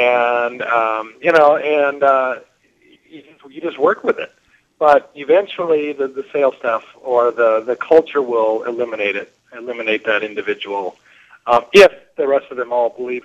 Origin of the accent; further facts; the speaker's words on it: Wisconsin, United States; born there; now in Iowa, United States; I guess I could be really nice and say I was born in Wisconsin. I'm an Iowan by choice, but I really love Iowa and I love Iowans.